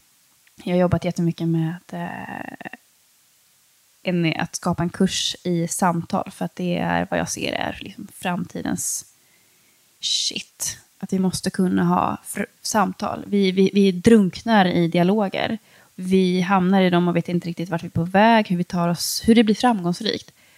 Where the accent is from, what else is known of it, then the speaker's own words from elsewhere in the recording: Sweden; alltså jag är liksom uppvuxen i Sverige